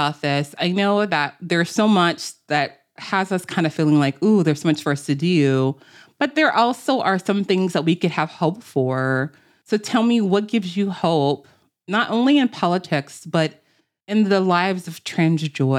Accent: Houston, Texas, United States; I'm Texas. I'm H-Town.

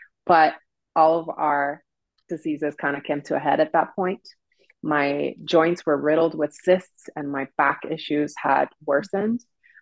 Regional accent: Puerto Rico; I grew up in Puerto Rico in a household filled with women. I was one of three girls

